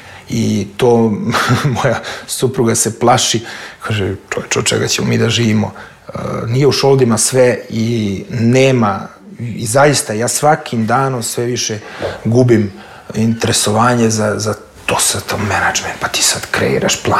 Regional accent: Jagodina, Šumadija and Western Serbia, Serbia; born there; ja sam rođen u Jagodini, to je kad staje šestar, sredina Srbije, centar Srbije.

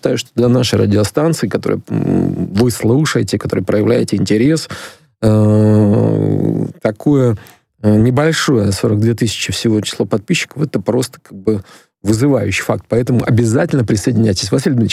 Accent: Ukraine; Я уроженец юго-восточной Украины

